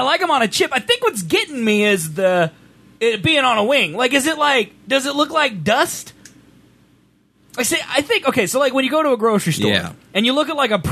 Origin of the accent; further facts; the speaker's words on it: Kansas, United States; We're both from Kansas. We both like ranch.